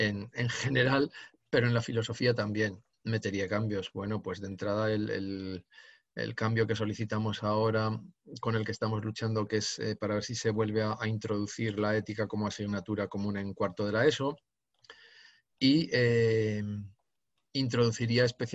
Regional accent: Zaragoza, Aragon, Spain; historia lo hubiera tenido que hacer en mi tierra, y filosofía, pues lo que mejor me caía a mí era Salamanca, entonces no había, por supuesto, filosofía en Zaragoza.

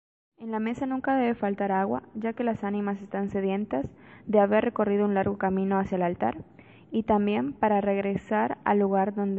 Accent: Mexico; de México y estoy estudiando este semestre

